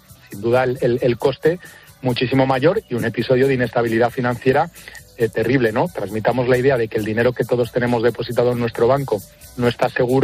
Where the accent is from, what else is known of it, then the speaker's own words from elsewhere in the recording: Béjar, Castile and León, Spain; sabéis que soy de Béjar, de un pueblo de Salamanca